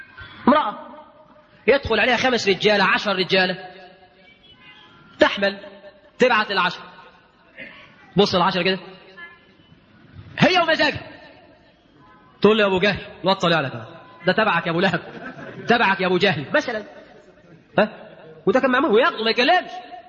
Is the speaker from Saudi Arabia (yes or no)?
no; Egypt; انا قرات وقلت الخبر ده من كام سنه، قرات في جريده، جريده هنا عندنا في مصر